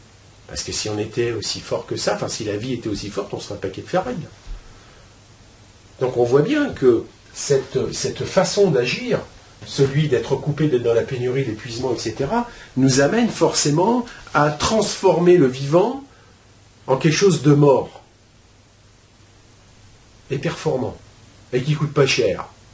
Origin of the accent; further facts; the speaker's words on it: France; Chez nous, en France, on est dans un parc à moutons, on est d'accord.